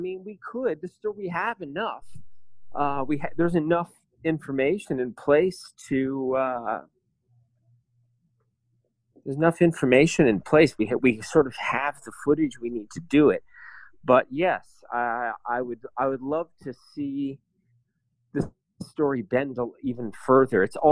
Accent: New York, United States; now in Berlin, Germany; So, as an American, as a New Yorker, even, and as a Western European perspective

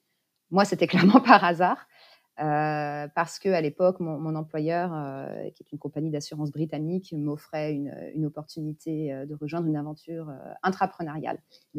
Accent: Grand Est, France; now in Paris, France; D'un point de vue perso, j'ai grandi en Lorraine, donc assez proche de la campagne.

